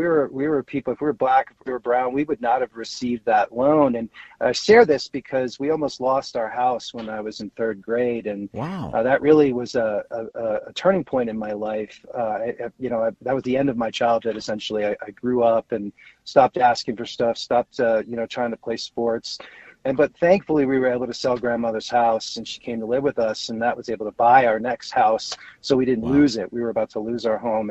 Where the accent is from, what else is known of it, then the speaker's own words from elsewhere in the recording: Long Island, New York, United States; So I grew up, I was born in New York City, moved to Long Island, spent my formative years on the island, graduated from Smithtown High School